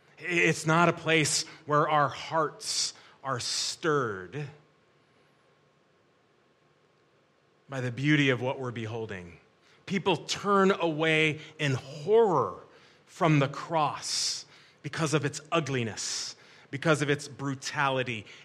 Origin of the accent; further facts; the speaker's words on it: United States; When I was a child growing up in the United States, back a long time ago in the 1970s